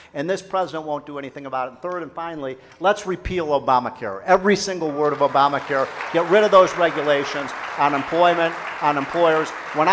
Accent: Illinois, United States; Illinois, my home state of Illinois

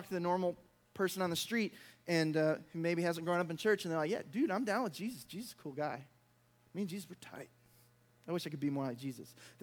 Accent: Mississippi, United States; I was talking to one of my old pastors, Brother Mickey, church I grew up in Mississippi.

